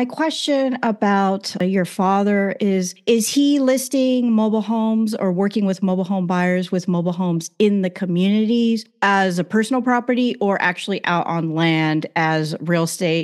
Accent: California, United States; Basically, I grew up in Orange County, California.

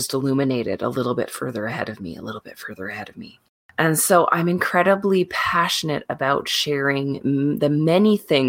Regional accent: Canada; Well, I'm Canadian, so I'm going to say we're classically known for just wandering around saying thank you and sorry for every single thing.

